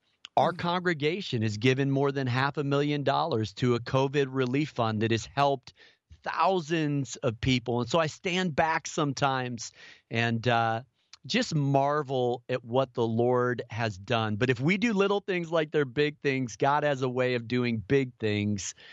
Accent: Midwest, United States; also born or lived in Minneapolis, Minnesota; I was born in Minneapolis and then grew up in the Midwest.

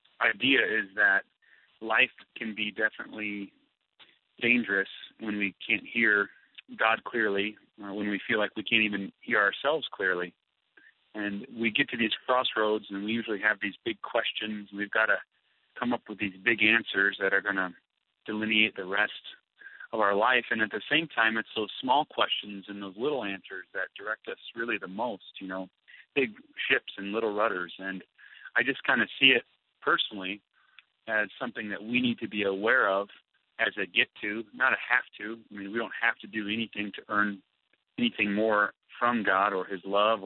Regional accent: Wisconsin, United States; I started out as a pastor's kid growing up in Wisconsin.

